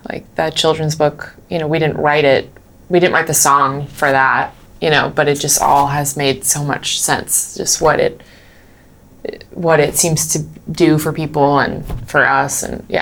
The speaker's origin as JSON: {"language": "English", "region": "Florida", "country": "United States", "tie": "born or raised there", "said": "But I grew up in Central Florida outside of Orlando."}